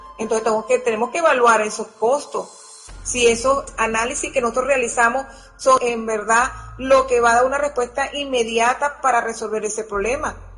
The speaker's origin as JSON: {"language": "Spanish", "country": "Venezuela", "said": "tú debes de pelear por ese derecho, porque somos venezolanos, a pesar de que somos profesionales."}